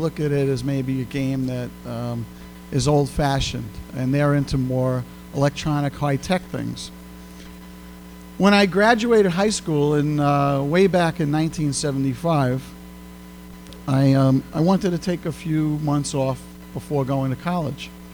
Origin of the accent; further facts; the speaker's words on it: Brooklyn, New York, United States; now in Chicago, United States; You could probably tell by my accent, I'm not from Chicago. I'm from Brooklyn. I grew up there.